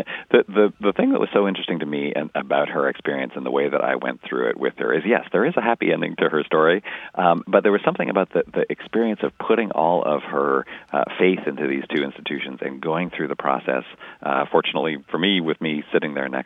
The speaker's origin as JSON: {"language": "English", "country": "Canada", "said": "I went to McGill University in Montreal. I'm from Canada, so that was a cheaper option for me."}